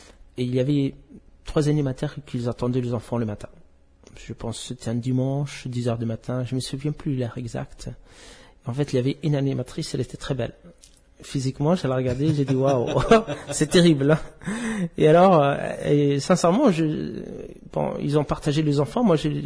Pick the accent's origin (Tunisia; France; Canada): Tunisia; Gabès, Gabès Governorate; Moi, je suis né en Tunisie, à Gabès, dans le sud. C'est une ville aux portes des déserts.